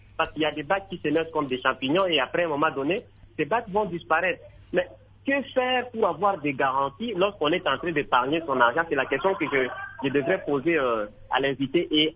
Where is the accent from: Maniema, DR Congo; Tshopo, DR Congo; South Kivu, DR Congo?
Tshopo, DR Congo; Kisangani; nous avons connu plusieurs banques de coopératives et d'épargne ici chez nous à Kisangani